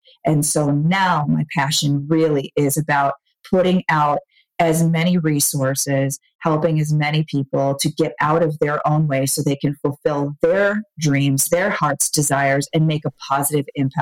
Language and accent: English; Wisconsin, United States; moved away as an adult; When I was 21, I moved from Wisconsin out to California, and I'm going to start this e-commerce business.